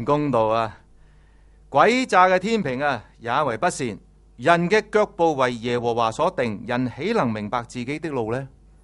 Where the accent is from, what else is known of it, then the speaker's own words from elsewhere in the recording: China; 我们中国人的文化很重一个报应的观念